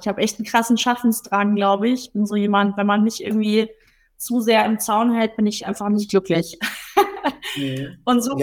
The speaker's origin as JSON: {"language": "German", "town": "Munich", "region": "Bavaria", "country": "Germany", "tie": "born or raised there", "said": "ich bin Münchnerin, ich bin hier aufgewachsen."}